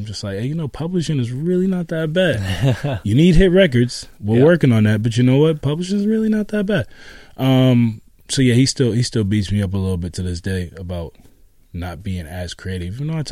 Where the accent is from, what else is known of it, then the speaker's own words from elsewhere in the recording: Boston, Massachusetts, United States; You know, like growing up in Boston, Boston's like a real top 40 city.